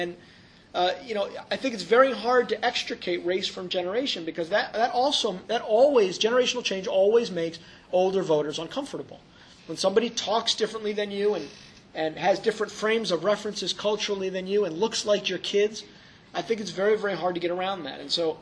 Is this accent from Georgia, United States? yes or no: no; Trumbull, Connecticut, United States; I am from there.